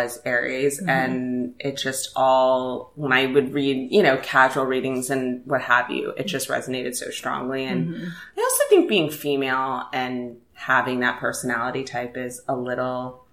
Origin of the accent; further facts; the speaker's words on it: Los Angeles, California, United States; I'm born and raised in Los Angeles, youngest of three children